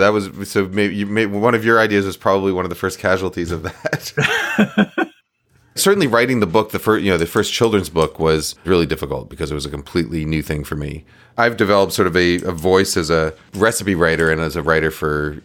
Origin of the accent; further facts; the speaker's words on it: New York, United States; also born or lived in Boston; So we grew up in New York. I was born in Boston, but we grew up in New York. I grew up in New York, where we had an apartment and on the 10th floor of the building